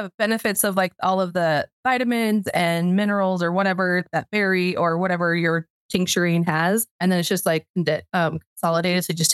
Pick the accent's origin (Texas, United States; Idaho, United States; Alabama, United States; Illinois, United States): Idaho, United States; Preston; I grew up here in Preston, Idaho, and then moved away to go to college. Ended up in Ogden